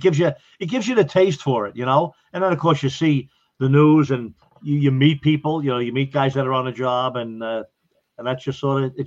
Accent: Mineola, New York, United States; I grew up in Mineola, out in Long Island, Nassau County. I'm a Long Island boy, and I joined the Volleys out there.

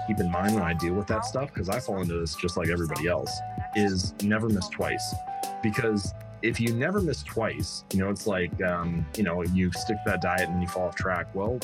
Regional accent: Hamilton, Ohio, United States; Well, I grew up in Hamilton, Ohio, which is a smallish town, just a little bit north of Cincinnati.

